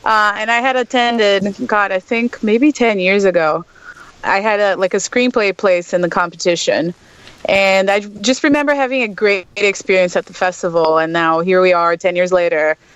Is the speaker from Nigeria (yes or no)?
no; Brazil; now in Los Angeles, United States; I grew up in Brazil and then moved to LA.